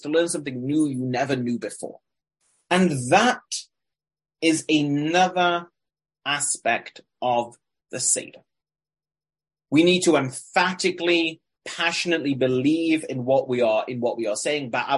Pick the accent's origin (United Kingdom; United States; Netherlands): United Kingdom; Manchester, North West England; now in abroad; my identity as a Mancunian, as someone from England living in a foreign country, right?